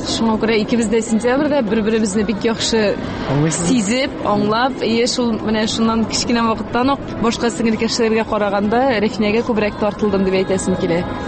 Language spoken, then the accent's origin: Tatar; Udomlya, Tver Oblast, Russia; born there; Әйе, Тверь өлкәсенең Удомль шәһәрендә тудык.